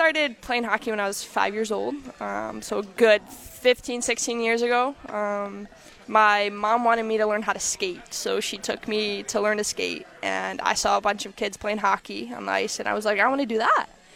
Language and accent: English; Dearborn, Michigan, United States; So I grew up in Dearborn, Michigan.